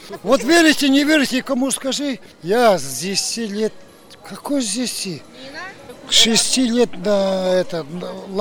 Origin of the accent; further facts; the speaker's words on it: Bashkortostan, Russia; Нет, это я из Башкирии, Мишкинского